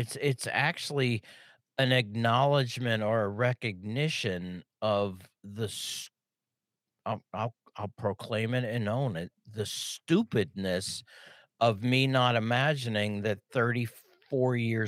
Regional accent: Pittsburgh, Pennsylvania, United States; I don't understand why that's not Edinburgh, because I'm from Pittsburgh, and it's got the same ending.

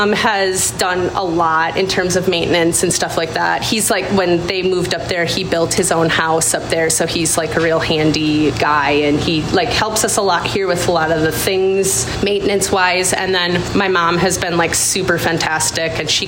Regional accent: Appleton, Wisconsin, United States; also born or lived in California; now in Wausau, United States; So we moved here from California. I grew up in Appleton, and my parents moved to Wausau a handful of years ago from Appleton

